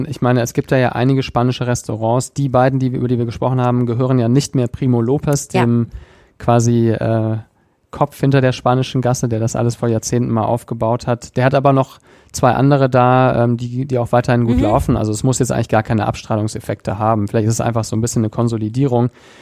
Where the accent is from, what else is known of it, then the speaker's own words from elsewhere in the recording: Meerbusch, North Rhine-Westphalia, Germany; Also ich komme aus Strümp, ein Stadtteil von Meerbusch